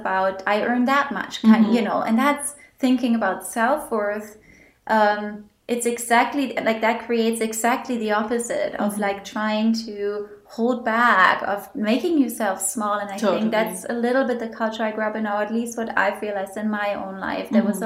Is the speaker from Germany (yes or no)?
yes; Germany; English is a second language; I'm from Germany. Most of you can probably hear that in my voice.